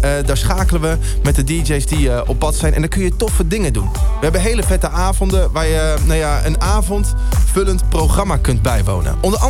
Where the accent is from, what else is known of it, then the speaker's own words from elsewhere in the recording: Utrecht, Netherlands; En ik kom uit Utrecht. Ik ben groot FC Utrecht fan.